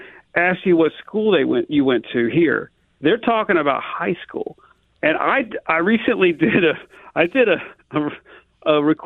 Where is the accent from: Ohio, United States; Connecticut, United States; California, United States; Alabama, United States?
Alabama, United States; moved away as an adult; now in New Orleans, United States; But I know I grew up in Alabama, and even though I've been here 30 years, I'm still not native here.